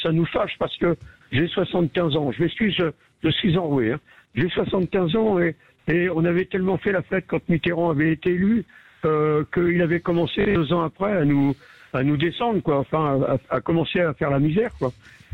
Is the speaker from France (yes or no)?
yes; Auvergne-Rhône-Alpes, France; Moi, je suis auvergnat